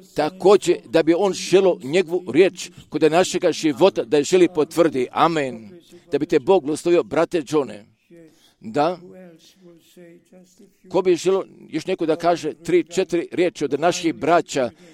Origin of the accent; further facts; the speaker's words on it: Romania; Serbian is a second language; Mi dolazimo iz Rumunije i da predamo pozdrava iz Rumunije.